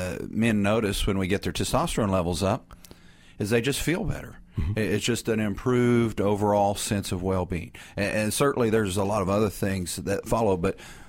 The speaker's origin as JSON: {"language": "English", "town": "Collinsville", "region": "Oklahoma", "country": "United States", "tie": "born or raised there", "said": "I grew up in Collinsville, just north of here, and went to college, went to pharmacy school"}